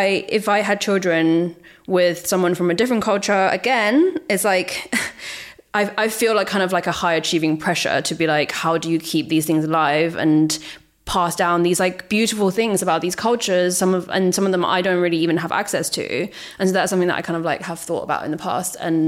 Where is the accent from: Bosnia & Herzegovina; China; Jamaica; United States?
China; I grew up in China, but still it gets quite diluted. And I don't speak any Danish